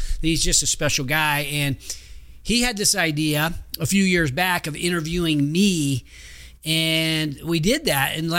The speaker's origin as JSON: {"language": "English", "town": "Roseville", "region": "California", "country": "United States", "tie": "born or raised there", "said": "So I grew up here in the Sacramento region. I grew up in Roseville, and I built some businesses here"}